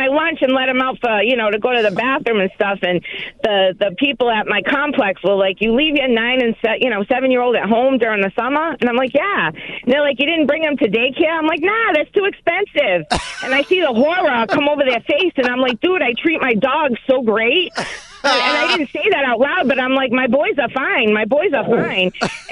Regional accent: Fairhaven, Massachusetts, United States; now in New Bedford, United States; All right, so I was born and raised in Fairhaven, Massachusetts. I now live in New Bedford.

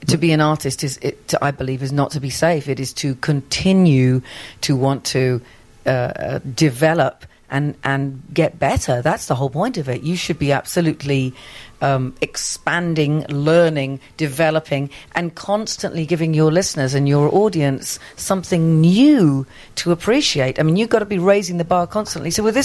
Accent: London, United Kingdom; I grew up backstage in Royal Opera House, Covent Garden in London. We were all Welsh

